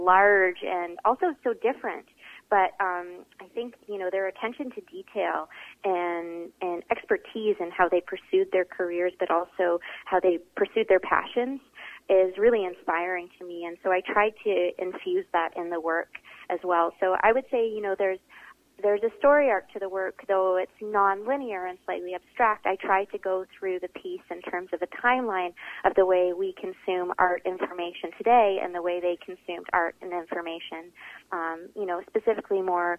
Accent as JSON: {"language": "English", "town": "Toronto", "region": "Ontario", "country": "Canada", "tie": "born or raised there", "said": "growing up in Toronto, there's a lot of older houses there."}